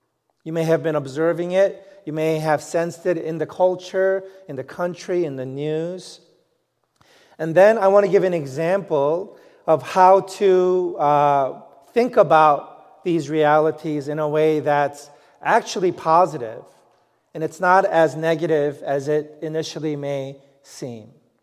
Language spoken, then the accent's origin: English; New York City, New York, United States; I grew up in New York City, so I wasn't used to seeing stars in the sky. The only bright thing were street lamps.